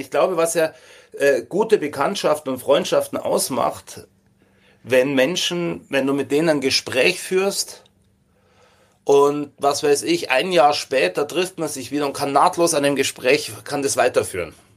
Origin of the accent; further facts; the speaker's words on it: Bavaria, Germany; now in Hamburg, Germany; wie ist das als Bayer in Hamburg? Oh. Wo ich sage, ja, ganz normal, das ist eine wahnsinnig tolle Großstadt und wenn ich ganz tolle Sehnsucht habe nach Bayern